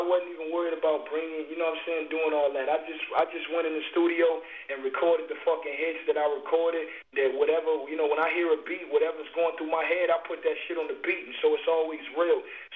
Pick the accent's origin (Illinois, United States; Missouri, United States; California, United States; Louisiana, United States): California, United States; Compton; Because I grew up in Compton.